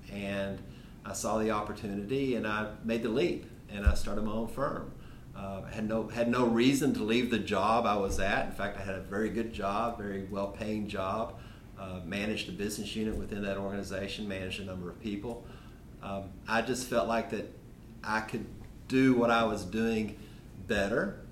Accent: Louisville, Kentucky, United States; I grew up in Kentucky. I was born in Louisville, grew up right outside of Louisville in a very blue-collar community there.

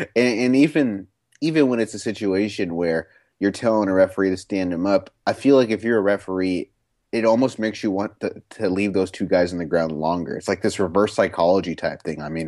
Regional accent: Harlingen, Texas, United States; The one guy from my hometown, Harlingen, Texas, or San Benito, I don't know where he trained

